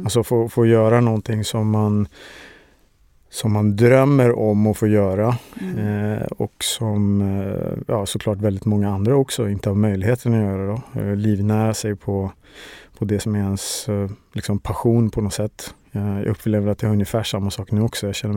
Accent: Stockholm, Stockholm County, Sweden; Jag är uppväxt i Årsta utanför Stockholm med min mor som är gammal barnmorska

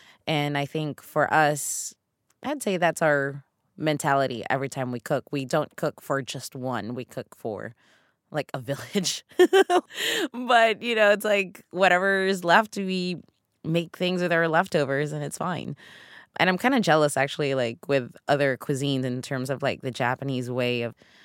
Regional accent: Philippines; English is a second language; moved away; For a while, I thought I lost, you know, my sense of being Filipino, you know, because moving here, like in Northern America at least, was like you have to assimilate really fast.

